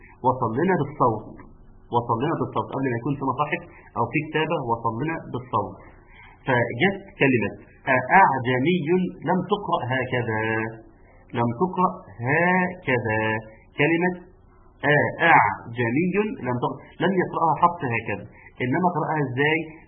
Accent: Egypt; وعندنا في مصر

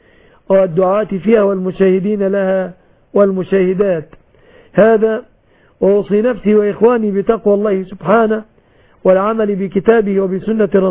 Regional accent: Egypt; بلادنا مصر

